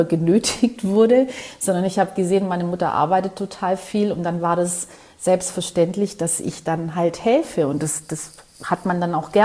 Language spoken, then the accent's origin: German; Northern Greece, Greece; kleines Bergdörfchen, also im Norden von Griechenland, bei Gosani.